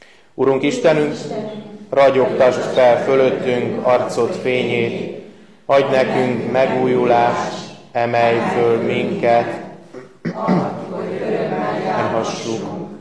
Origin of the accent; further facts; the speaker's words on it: Becsehely, Zala, Hungary; born there; a szülőfalumból, Becsehelyről minket hallgató